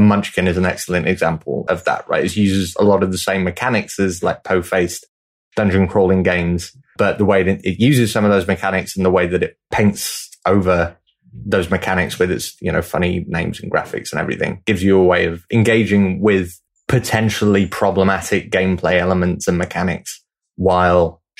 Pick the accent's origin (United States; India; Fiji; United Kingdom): United Kingdom; Leeds, Yorkshire and the Humber; from Leeds in the UK.